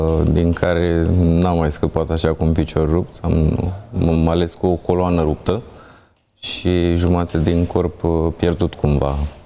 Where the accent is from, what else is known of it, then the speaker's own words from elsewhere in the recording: Vidram, Romania; also born or lived in Bucharest; m-am născut în Comuna Vidram. De fapt, în București m-am născut, dar în Comuna Vidram am crescut. Până la 24 de ani am învățat în școala generală de acolo din localitate și în liceu, într-un liceu tehnologic.